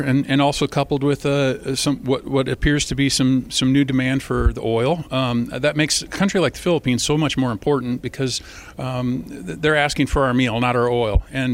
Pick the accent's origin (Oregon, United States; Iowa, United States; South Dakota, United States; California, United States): Iowa, United States; I'm from District 2. That's North Central Iowa.